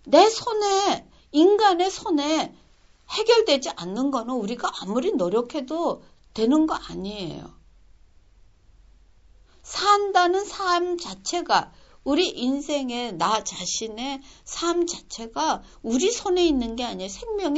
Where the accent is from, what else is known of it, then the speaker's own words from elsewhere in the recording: Seoul, South Korea; moved away; 제가 서울에서 태어나서 서울에서 자랐는데